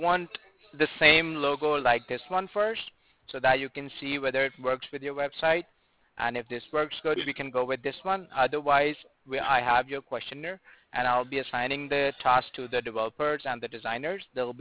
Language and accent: English; Cleveland, Ohio, United States; born there; I was born in Cleveland, right?